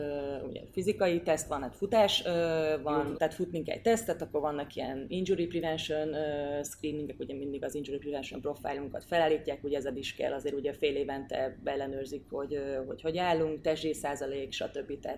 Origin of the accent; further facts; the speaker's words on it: Győr-Moson-Sopron, Hungary; én Győr-Moson-Sopron megyei vagyok, elég erős volt nálunk a játékvezetés